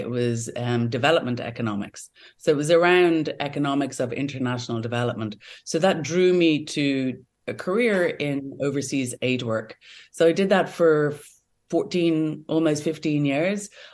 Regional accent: Dublin, Leinster, Ireland; So in terms of my own backstory, so I'm from Ireland, born in Dublin.

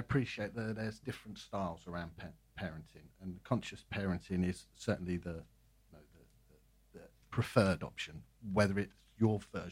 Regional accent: London, United Kingdom; I'm from London.

